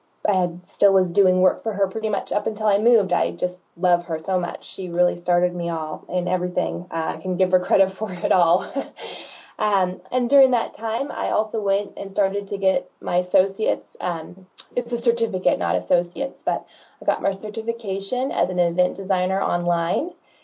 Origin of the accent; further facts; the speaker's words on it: California, United States; moved myself back to my hometown area, which is Central Valley, and now I'm here on the West Coast.